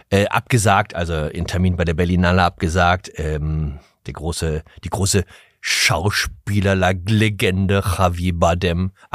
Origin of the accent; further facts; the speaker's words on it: Hamburg, Germany; Ich bin ja in Hamburg groß geworden.